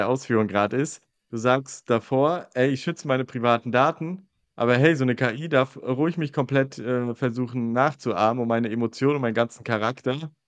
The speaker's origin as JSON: {"language": "German", "region": "Northern Germany", "country": "Germany", "said": "aufgrund von Dialekten, die ich als Norddeutscher vielleicht manchmal mitbringe und den hessischen Einfluss, verstehen die mich nicht immer so gut."}